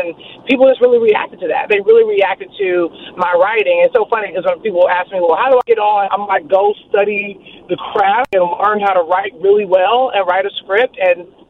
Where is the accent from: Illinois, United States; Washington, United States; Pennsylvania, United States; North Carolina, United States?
Illinois, United States; Chicago; moved away as an adult; now in Los Angeles, United States; I grew up in Chicago during the early 90s, and I think Chicago has absolutely changed since I've moved away. I moved to L.A. in 2006.